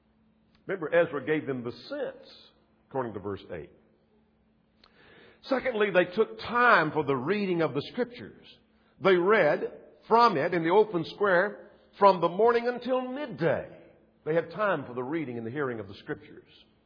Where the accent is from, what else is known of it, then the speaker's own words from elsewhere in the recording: United States; I'm an American. I'm coming to my feet.